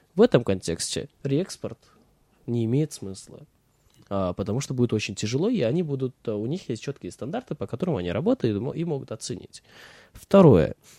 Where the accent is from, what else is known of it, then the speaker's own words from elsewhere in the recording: Kyrgyzstan; владельцы этих швейных предприятий слышали, что я из Кыргызстана